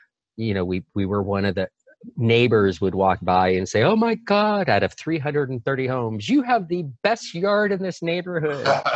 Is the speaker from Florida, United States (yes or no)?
yes; Florida, United States; And I'm from Florida, from Central Florida, between Tampa and Orlando.